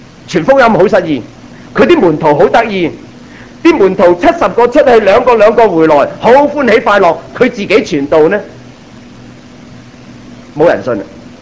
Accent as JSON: {"language": "Chinese", "region": "Guangdong", "country": "China", "said": "我们广东人最明白，一成了年出来做事，广东话说什么呢？"}